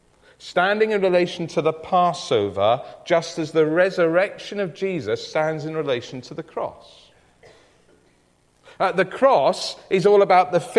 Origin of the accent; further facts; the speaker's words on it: United Kingdom; Well, he won, but hey, I'm British, we won.